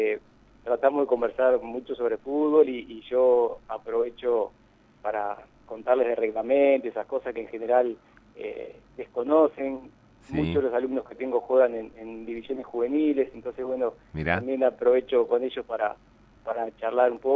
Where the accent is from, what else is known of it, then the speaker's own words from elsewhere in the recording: Uruguay; el sentimiento como uruguayo